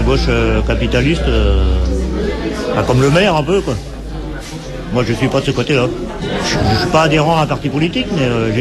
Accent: Lannion, Brittany, France; Moi, je suis de Lannion, moi, je travaille à Guingamp.

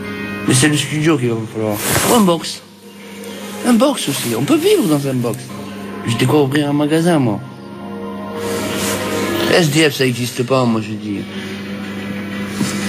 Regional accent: Marseille, Provence-Alpes-Côte d'Azur, France; Parce que moi je suis venu de Marseille, on a la mer et tout.

